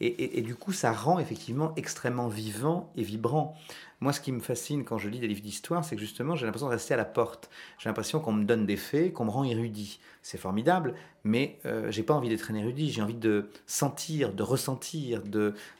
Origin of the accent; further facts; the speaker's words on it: France; moved away; j'ai quitté la France, je suis parti vivre ailleurs, à 9000 km de Paris, avec 9 heures de décalage horaire.